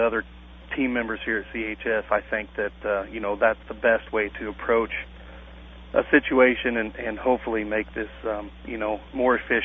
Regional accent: Palmyra, Illinois, United States; Well, previously born and raised in the Palmyra area, and I moved west of Modesto a couple years ago, so I didn't make it very far from where I was actually born and raised.

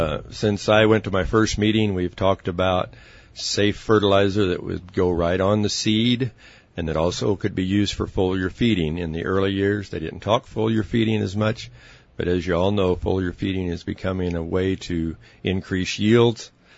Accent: Fillmore, United States; My background is I've been farming my whole life with my brother on a family farm north of Fillmore.

